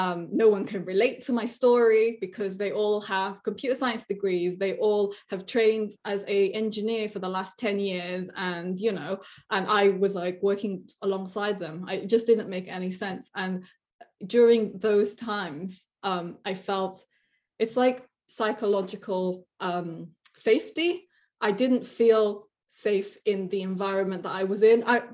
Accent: Philippines; I'm a woman. I'm Filipino.

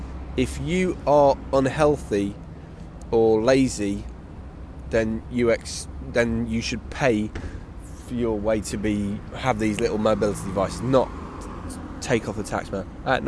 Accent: United Kingdom; So obviously, being British, I argued the toss about, is it really 10 pence for butter?

